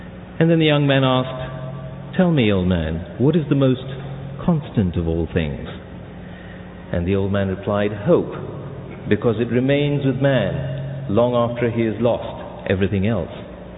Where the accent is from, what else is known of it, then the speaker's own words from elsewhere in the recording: United States; as an American, as an American Muslim, and a parent of two daughters who were born here